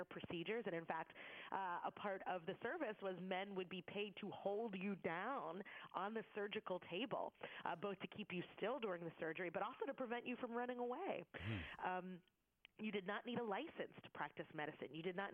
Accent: Philadelphia, Pennsylvania, United States; it just became a part of the culture of being a kid and growing up in Philly. And it wasn't until I left Philly that I realized there was anything unusual about it

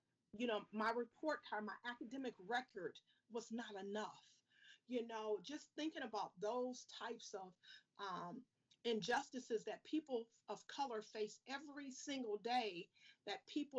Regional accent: Racine, Wisconsin, United States; as a young Black child growing up in Racine and growing up in the school system where the only history that we were taught was white history

